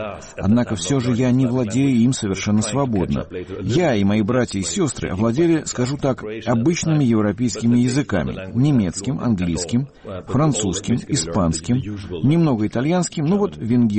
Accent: Germany; я родился не в Австрии, а в Германии. Я вырос в Германии, но моя идентичность и не немецкая.

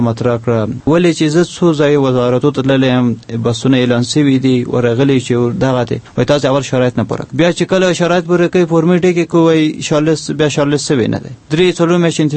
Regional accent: Farah, Afghanistan; موږ د فراه ولایت راغلي یو

